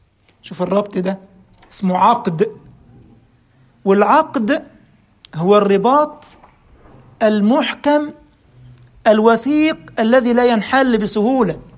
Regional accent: Egypt; وإحنا عندنا في مصر لما يعمل الكنافة يقول لك اعمل لها العقد.

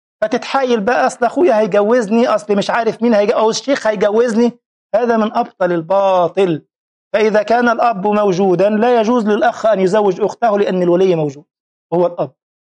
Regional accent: Egypt; يعني ما أقولش أن أنا مصري، لا، مصر انتماء لوطني وبلدي نعم

